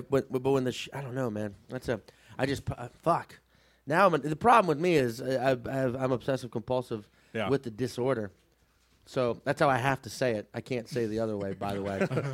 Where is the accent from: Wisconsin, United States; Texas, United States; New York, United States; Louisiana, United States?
Louisiana, United States; New Orleans; I grew up in New Orleans, so I'm used to swampy, hot, shitty hotness.